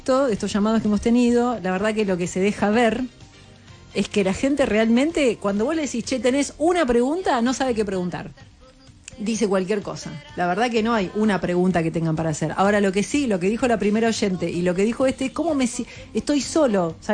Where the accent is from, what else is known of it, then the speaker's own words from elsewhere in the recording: La Plata, Buenos Aires Province, Argentina; born there; Yo nací en La Plata